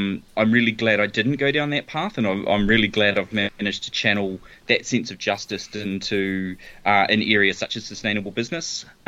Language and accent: English; Dunedin, Otago, New Zealand; So I'm Dunedin born and bred. Grew up here, went to school here.